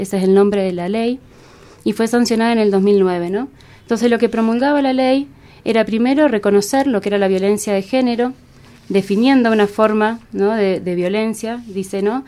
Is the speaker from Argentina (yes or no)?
yes; Rosario, Santa Fe, Argentina; por lo menos en la ciudad de Rosario, que es de donde vengo yo